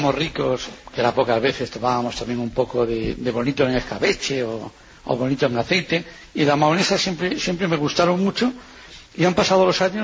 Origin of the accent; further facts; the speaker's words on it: Gijón, Asturias, Spain; Sin duda, soy de Gijón, no puede ser más que la fabada.